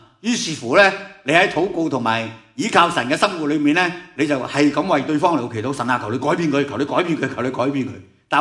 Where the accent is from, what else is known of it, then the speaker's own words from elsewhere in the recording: China; 即系好似我哋中国人咁咧，即系都要有仔送终咁样啦